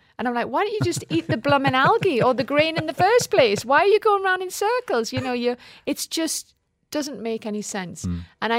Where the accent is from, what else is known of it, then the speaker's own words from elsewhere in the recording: North East England, United Kingdom; this is 25 years ago and I'm a Geordie.